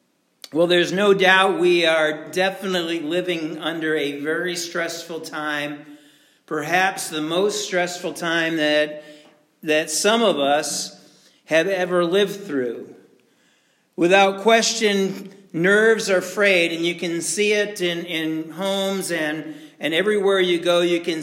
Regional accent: Massachusetts, United States; I grew up in Massachusetts, and if you're from Rhode Island, please forgive me this morning. But, you know, I lived in Massachusetts, and I had to deal with Rhode Island drivers on a regular basis.

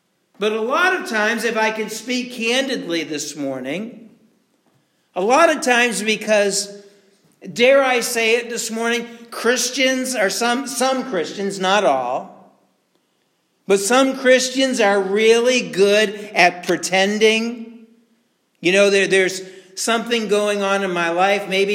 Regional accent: Massachusetts, United States; I grew up in Massachusetts, and if you're from Rhode Island, please forgive me this morning. But, you know, I lived in Massachusetts, and I had to deal with Rhode Island drivers on a regular basis.

